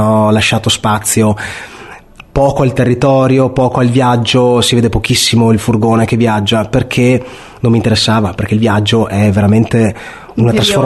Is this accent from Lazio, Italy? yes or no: no; Vicenza, Veneto, Italy; io sono di Vicenza, quindi sono nato e cresciuto nella nebbia.